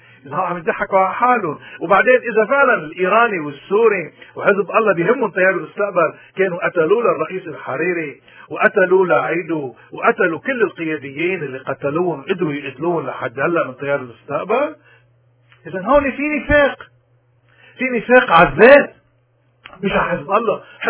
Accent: Lebanon; ولكن علينا نحن كلبنانيين إنه نشوف أي خيار بيرجع لنا البلد

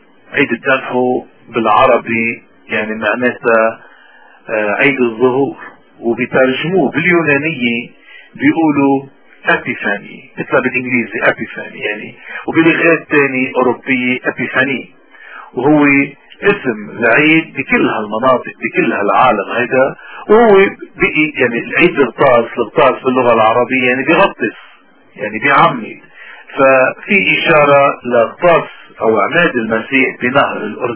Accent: Lebanon; نحن كلبنانيين عنا كتير عادات وتقاليد، لأنه بجبالنا خصوصا

